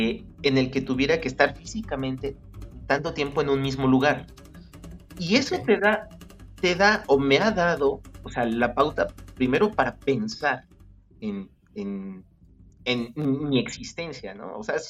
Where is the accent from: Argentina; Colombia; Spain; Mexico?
Mexico; Somos puros mexicanos